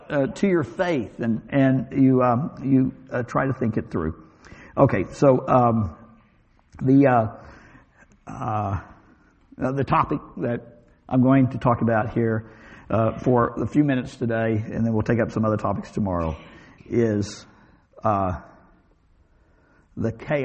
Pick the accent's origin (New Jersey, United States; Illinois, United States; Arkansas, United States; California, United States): Arkansas, United States; This would be sort of an Arkansas translation. I grew up in Arkansas, and this is the way I think we would translate it correctly.